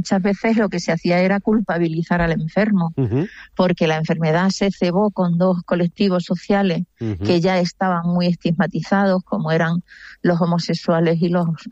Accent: Extremadura, Spain; un homenaje a mi tierra, a Extremadura

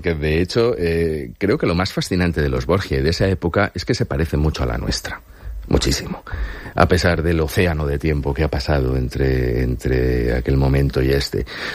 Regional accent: Valencian Community, Spain; aunque evidentemente como valencianos les tenemos simpatía

